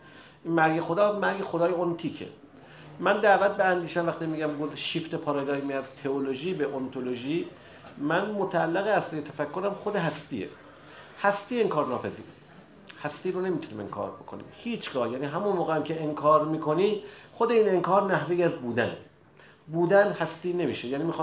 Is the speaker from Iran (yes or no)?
yes; Iran; به عنوان یه ایرانی